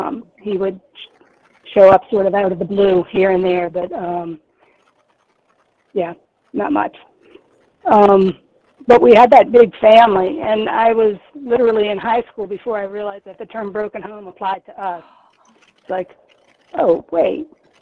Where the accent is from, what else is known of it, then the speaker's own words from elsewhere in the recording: New Orleans, Louisiana, United States; I was born in New Orleans and grew up there. I was part of a very large Catholic family.